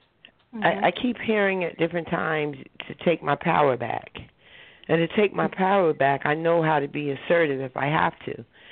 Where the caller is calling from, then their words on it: New Jersey, United States; I'm calling from New Jersey.